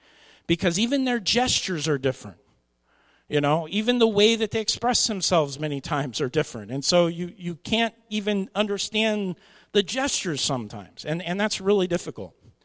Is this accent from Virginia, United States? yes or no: no; Oxnard, California, United States; accent: California accent; But Californians, you know, I was a Californian. I was born in Oxnard, California. Yes, I actually admitted that. But I have a California accent.